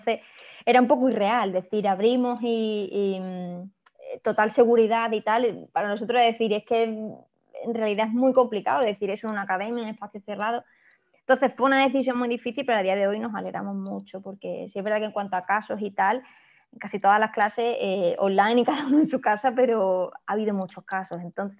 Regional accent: Ronda, Andalusia, Spain; now in Córdoba, Spain; yo no soy de Córdoba, soy de Ronda, pero como cordobesa adoptiva y casi Córdoba corriendo por las venas.

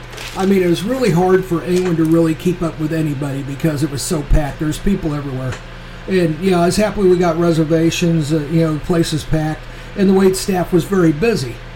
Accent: Kansas City, Missouri, United States; And the same way where I grew up at in Northeast Kansas City was a heavily Italian influenced area, you know.

